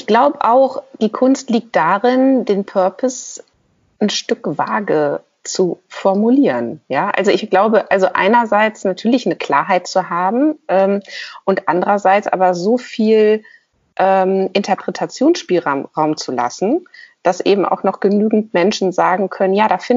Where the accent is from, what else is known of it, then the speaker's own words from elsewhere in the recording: Cologne, North Rhine-Westphalia, Germany; Ich bin ja in Köln groß geworden.